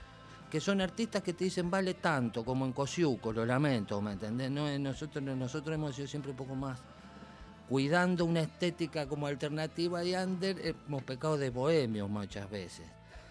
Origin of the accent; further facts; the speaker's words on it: Mendoza, Argentina; now in La Plata, Argentina; desde que me vine de Mendoza a La Plata